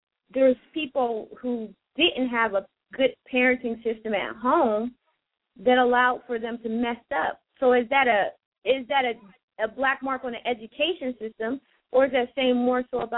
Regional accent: Youngstown, Ohio, United States; I grew up in Youngstown. I went to this inner city school.

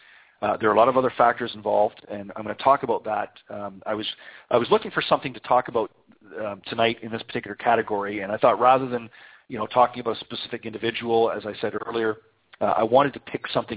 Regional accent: Canada; as many of you know from listening to the program before, I'm originally from Canada.

